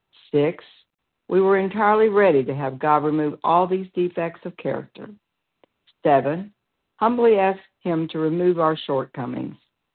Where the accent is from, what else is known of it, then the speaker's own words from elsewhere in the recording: Pensacola, Florida, United States; I'm from Pensacola, Florida